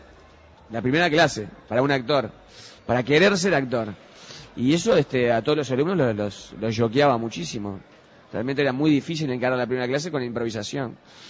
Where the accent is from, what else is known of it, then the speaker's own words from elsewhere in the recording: Montevideo, Uruguay; Yo nací en Capurro y siempre me moví en Paso Molino, Belvedere. O sea, la zona oeste de Montevideo es la zona en donde nací y me acunó siempre.